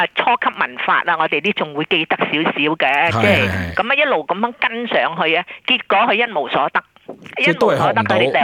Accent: China; 但我哋中國人教中文咧，係好嚴肅啊

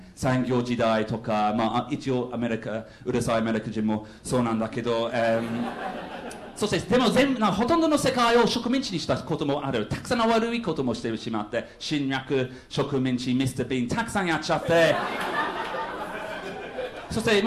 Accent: United Kingdom; Japanese is a second language; イギリス人としてはそういうこと全く知らない。

